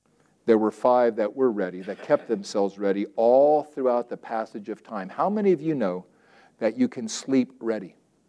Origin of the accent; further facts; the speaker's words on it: California, United States; Or growing up in Southern California, some of my Mexican friends, Mark, mañana, mañana.